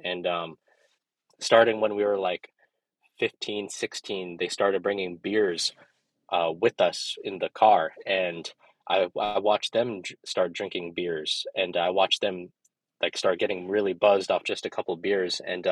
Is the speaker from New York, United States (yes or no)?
no; Nome, Alaska, United States; now in Anchorage, United States; I'm from Nome, Alaska. I've lived here in Anchorage since 2021.